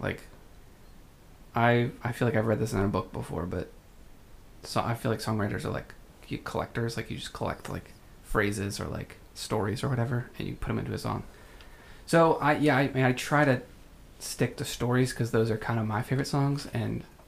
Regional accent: Pennsylvania, United States; because I grew up in Pennsylvania. So it's like a quick little drive.

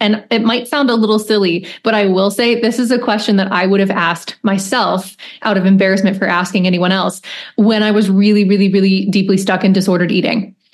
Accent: Pennsylvania, United States; as someone who was born and raised in Lancaster County, like pickled beets are a big thing there.

